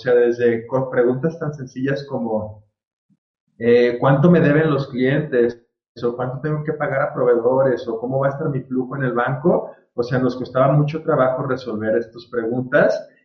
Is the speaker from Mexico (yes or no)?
yes; Guadalajara, Jalisco, Mexico; also born or lived in United States; Sí, yo soy aquí de Guadalajara, toda la vida de Guadalajara, aunque hice la carrera en Estados Unidos y trabajé por allá un par de años. Después de 6 años de estar allá, me regresé otra vez a Guadalajara y ya llevo aquí más de 10 años.